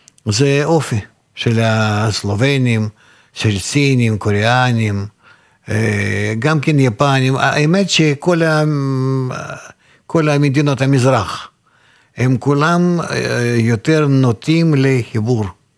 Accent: Russia; Hebrew is a second language; moved away as an adult; now in Israel; לפי מה שאני מכיר רוסים, שנולדתי וגדלתי שם, ועד גיל 25 הייתי חי שם

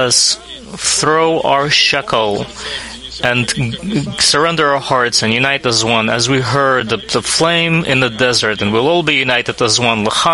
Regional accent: Saint Petersburg, Russia; I'm from St. Petersburg, Russia. It's my first time in Israel for the Congress.

